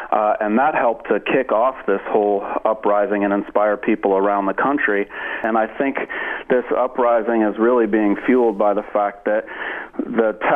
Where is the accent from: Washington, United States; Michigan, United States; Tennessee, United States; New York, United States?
Washington, United States; Seattle; it's come back to my hometown in Seattle here recently.